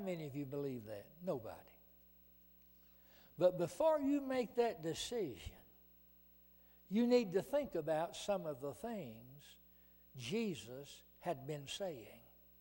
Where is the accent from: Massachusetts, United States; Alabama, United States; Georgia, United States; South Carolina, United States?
Alabama, United States; Well, I'm from Alabama. I'll tell you what I think about him.